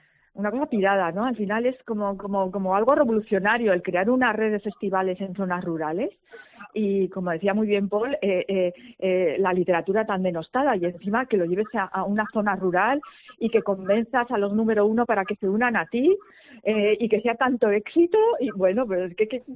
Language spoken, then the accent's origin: Spanish; Pamplona, Navarre, Spain; si soy de Pamplona